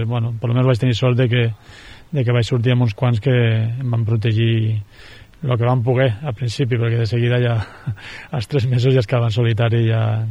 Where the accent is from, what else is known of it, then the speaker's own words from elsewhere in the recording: Sentmenat, Catalonia, Spain; des de ja el meu poble quan ja tenia 14 anys m'escapava i sortia de Sentmenat a Sabadell fent autostop